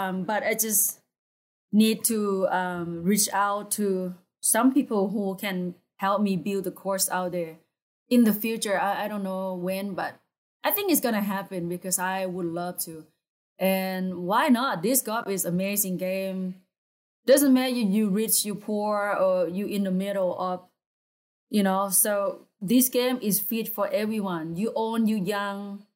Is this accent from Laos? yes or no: yes; Laos; English is a second language; So I'm from Laos and my whole family is still over there.